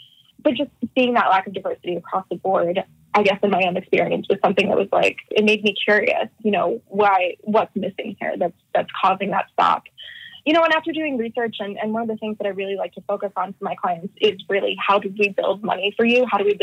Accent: Orlando, Florida, United States; also born or lived in North Stonington, Connecticut / Eugene, Oregon / San Antonio, Texas; now in New York City, United States; I live in New York City now, but actually I grew up mostly in Orlando, Florida, and I've lived all over the country.

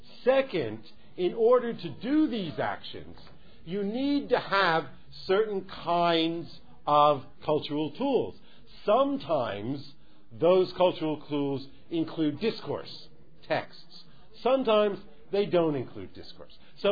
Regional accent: New York, United States; now in Hong Kong; Because I'm from New York, you know, and if you go into McDonald's in New York

